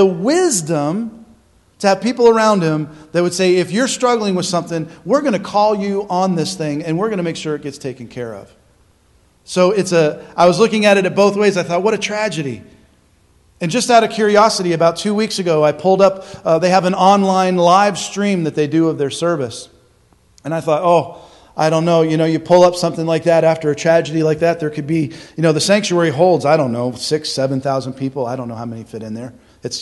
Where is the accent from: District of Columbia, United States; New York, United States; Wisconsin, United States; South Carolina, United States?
South Carolina, United States; They started a church actually in the town that I grew up in South Carolina.